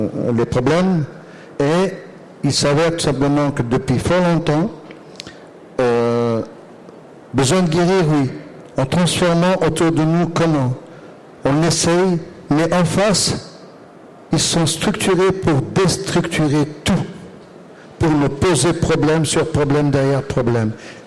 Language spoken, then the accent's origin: French; Auvergne-Rhône-Alpes, France; Je viens, moi, de la Savoie, où en Savoie, nous subissons la violence.